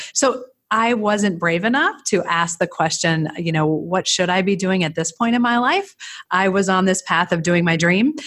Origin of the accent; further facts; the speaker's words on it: Hutchinson, Minnesota, United States; I'm a Minnesota girl. I was born and raised in Hutchinson and knew that I wanted to go into television news.